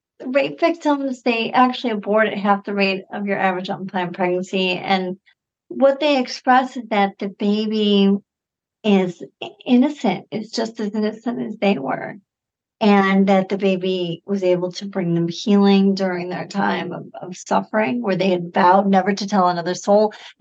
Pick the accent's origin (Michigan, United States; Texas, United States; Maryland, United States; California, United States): Michigan, United States; So I'm from Michigan, where we never had a single rape exception, a single law.